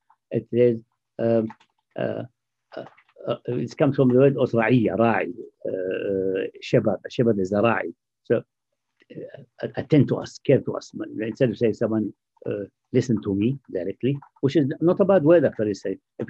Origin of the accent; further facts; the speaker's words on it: Nineveh, Iraq; I said, I'm from Nainawa, nearby Mosul, near Mosul. Now it's part of Mosul in Iraq.